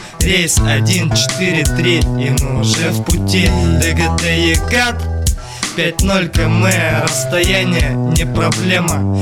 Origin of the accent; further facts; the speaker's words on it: Degtyarsk, Sverdlovsk Oblast, Russia; Я с 96-го региона, я с Урала.